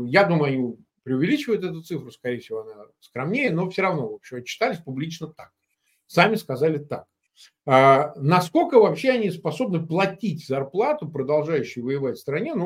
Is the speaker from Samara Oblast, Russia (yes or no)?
yes; Samara, Samara Oblast, Russia; я родом из Самары, бывшего Куйбышева